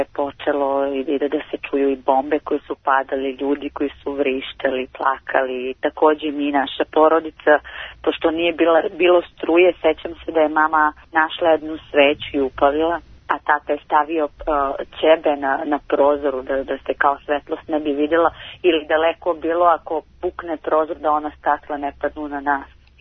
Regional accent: Kosovo; born there; Rođena sam na Kosovu.

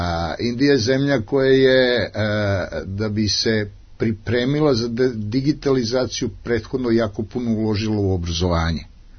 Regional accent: Serbia; da sam ja ponosan što dolazim iz Srbije.

